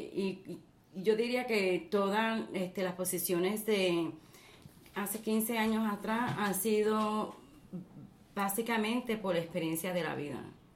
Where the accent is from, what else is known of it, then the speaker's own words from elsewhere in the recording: Puerto Rico; Porque en la casa nosotros hablamos español. Mi esposo es colombiano, yo soy puertorriqueña.